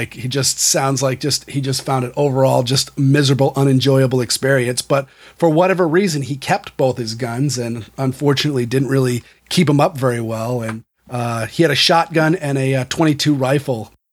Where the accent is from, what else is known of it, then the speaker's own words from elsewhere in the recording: New England, United States; another weird thing about growing up in New England is there's dead British soldiers all over the place here.